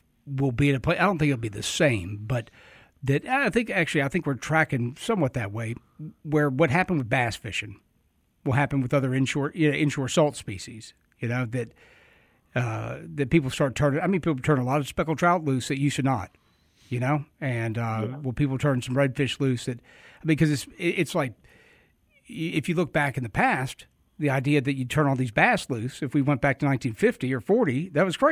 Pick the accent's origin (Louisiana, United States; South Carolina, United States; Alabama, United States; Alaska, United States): Alabama, United States; Growing up in the Delta fishing, we had redfish